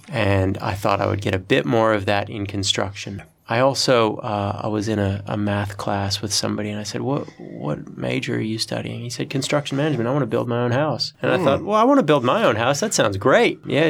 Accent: Oregon, United States; Well, I grew up in Country, Oregon, which is the west coast of the United States.

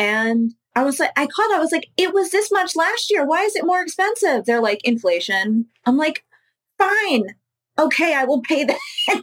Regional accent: New York, United States; So I'm originally from New York.

